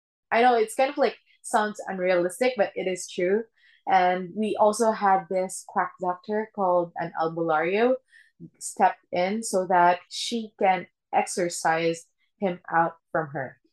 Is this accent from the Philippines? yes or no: yes; Philippines; Philippines. And there's like a lot of things that happened to me when I was like, when I go back to my hometown, because it's really, really creepy there.